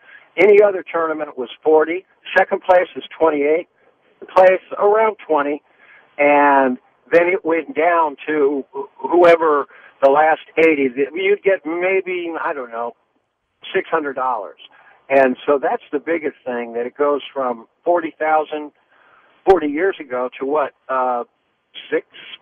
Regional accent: Columbus, Ohio, United States; I'm from Columbus, Ohio, as is Jack, and I caddied for his father when I was a little boy.

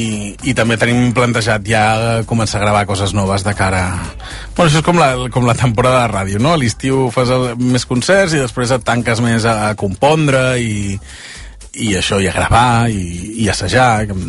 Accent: Vilanova i la Geltrú, Catalonia, Spain; Que jo sóc de Vilanova i la Geltrú.

